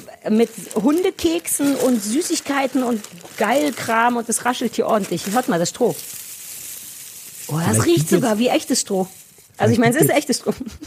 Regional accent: Germany; Wir kommen aus der DDR.

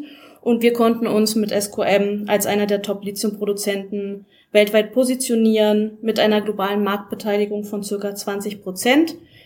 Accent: Berlin, Germany; now in Chile; Also ich bin gebürtige Berlinerin, lebe seit mittlerweile knapp 5 Jahren in Chile

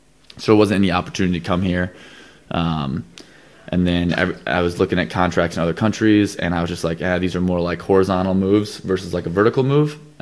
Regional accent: United States; I mean, in growing up in the States, you play a lot of different sports in gym class or PE

